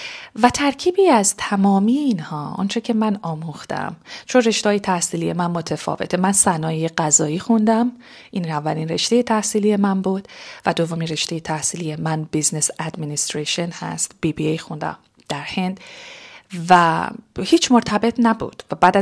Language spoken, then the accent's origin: Persian; Tehran, Tehran Province, Iran; نسبت به محیطی که من درش به دنیا آمدم در ایران، در تهران و محیطی که در اون بزرگ شدم.